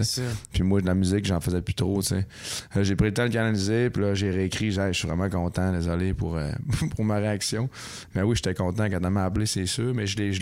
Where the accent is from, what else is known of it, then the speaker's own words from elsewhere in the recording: La Baie, Quebec, Canada; born there; j'étais en avant du Canadian Tower à Ville-de-la-Baie, où tu sais que je suis né, au SAG.